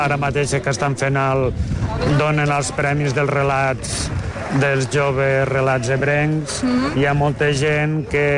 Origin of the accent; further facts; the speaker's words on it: Catalonia, Spain; tenim l'avantatge de que com som ja de la Ribera